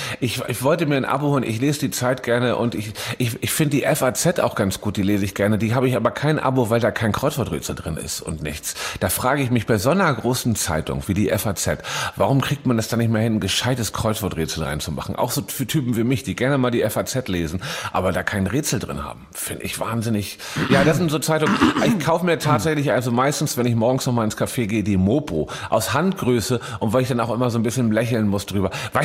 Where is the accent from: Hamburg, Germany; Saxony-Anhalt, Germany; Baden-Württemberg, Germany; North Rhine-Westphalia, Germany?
Hamburg, Germany; Ich als gebürtiger Hamburger muss das sagen.